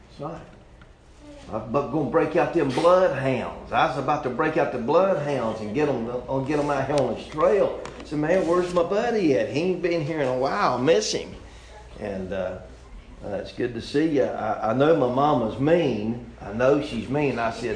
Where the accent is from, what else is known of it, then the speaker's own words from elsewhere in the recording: the South, United States; And we're from the South. Everything tastes like chicken.